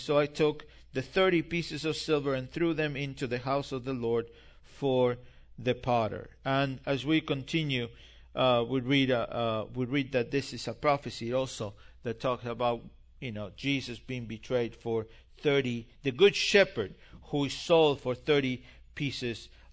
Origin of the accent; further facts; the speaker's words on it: Argentina; I grew up in Argentina. I became a believer in Argentina.